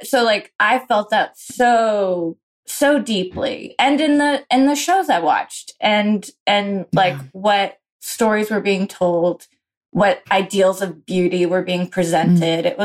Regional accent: Alabama, United States; growing up in Alabama, where basically everyone in our small town was white.

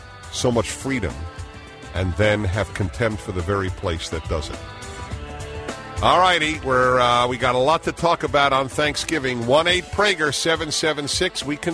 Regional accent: United States; And I am thankful that I am an American.

